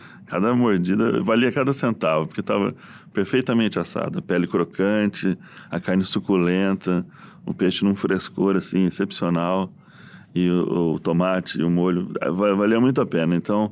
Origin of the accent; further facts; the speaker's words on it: Londrina, Paraná, Brazil; Quando eu era jovem, em Londrina ainda, a gente fazia muito churrasco com os amigos.